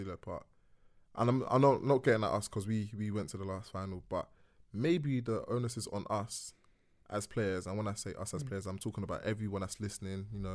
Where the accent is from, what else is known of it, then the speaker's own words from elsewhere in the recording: London, United Kingdom; Listen, I'm from Canning Town, yeah?